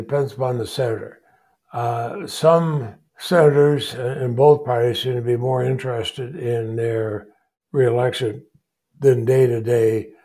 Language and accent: English; Vermont, United States; born there; I was born in Vermont, Marcel was born in Vermont, we have family, friends there